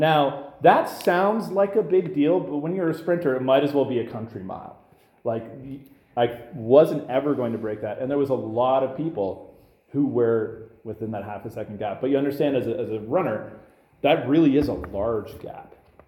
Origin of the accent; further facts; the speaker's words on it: Sicily, Italy; But no, I'm from Sicily, which makes a difference until the World Cup rolls around, and then Viva Italia. But I thought, I'm Italian, I can eat all this food.